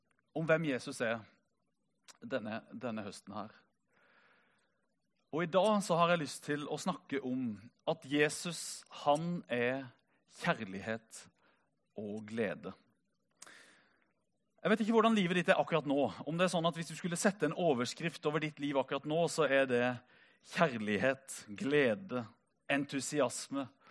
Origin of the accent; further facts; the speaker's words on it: Songe, Agder, Norway; now in Kristiansand, Norway; Og så hører du på dialekten min, selv om den litt avslept, så kommer jeg ikke herifra. Jeg kommer ifra Songe i Aust-Agder, har vokst opp i Songe Frikirke. Har faktisk noe slekt langt uti på Flekkerøya.